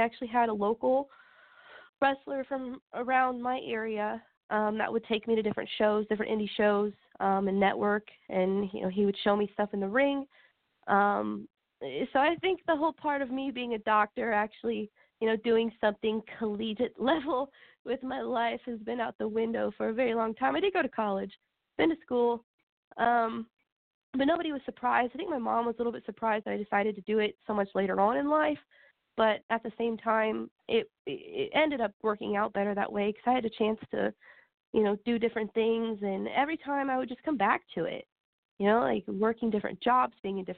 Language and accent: English; Ohio, United States; You know, again, I'm from Ohio. I was living out in San Diego.